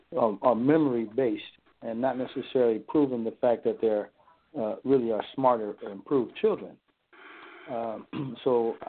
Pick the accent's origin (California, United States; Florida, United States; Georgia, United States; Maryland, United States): California, United States; now in Dallas, United States; here in Dallas, Texas now. I'm from California.